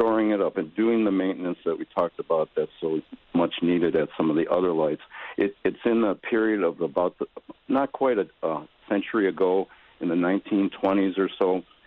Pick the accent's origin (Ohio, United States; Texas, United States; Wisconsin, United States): Wisconsin, United States; Milwaukee; We grew up in Milwaukee. We're fortunate to be near Lake Michigan.